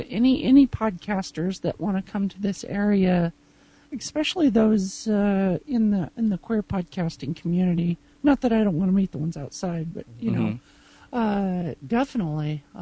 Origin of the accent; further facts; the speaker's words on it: Utah, United States; I was raised in Utah.